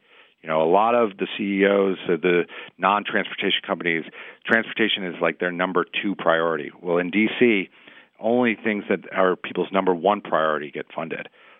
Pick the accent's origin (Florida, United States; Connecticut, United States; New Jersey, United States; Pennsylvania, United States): Pennsylvania, United States; Scranton; I'm from Scranton.